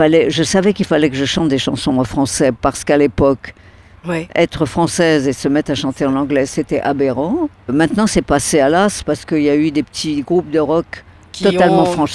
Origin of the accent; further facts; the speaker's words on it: Neuilly-sur-Seine, Île-de-France, France; born there; Je suis née à Neuilly, mais dans la partie la plus proche de Courbevoie, la plus proche de la Seine, qui n'était pas la partie la plus chic.